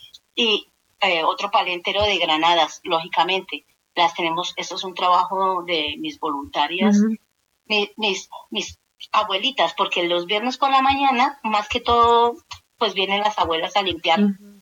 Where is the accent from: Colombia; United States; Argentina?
Colombia; así de colombianos, que soy colombiana